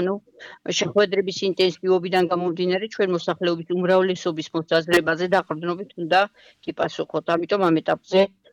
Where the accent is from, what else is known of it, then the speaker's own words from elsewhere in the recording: Didachara, Adjara, Georgia; მე დიდაჭარიდან ვარ წარმოშობით, დიდაჭარის მუნიციპალიტეტიდან, დიდაჭარის სოფელ დიდაჭარიდან